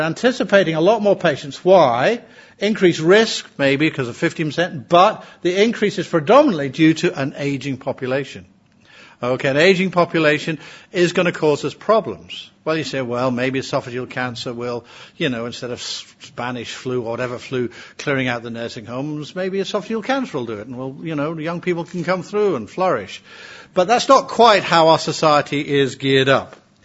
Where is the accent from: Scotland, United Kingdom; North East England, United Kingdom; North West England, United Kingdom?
Scotland, United Kingdom; But I'm Scottish, so I'm anxious in preserving that group of phenotypes.